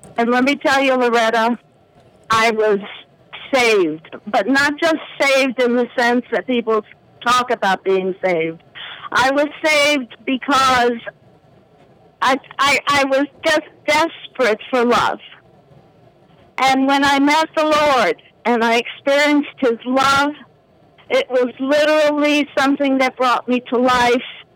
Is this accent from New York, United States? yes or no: yes; New York City, New York, United States; born there; I was born in New York City.